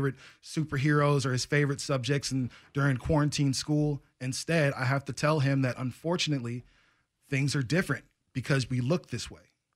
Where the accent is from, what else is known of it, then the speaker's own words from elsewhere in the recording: Portland, Oregon, United States; also born or lived in Las Vegas; I'm from Portland. I spent most of my life here from outside of some college and living in Las Vegas and stuff like that. This is my city.